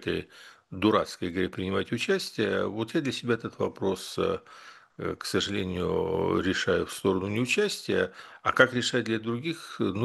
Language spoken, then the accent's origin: Russian; Kyiv, Ukraine; Я же киевлянин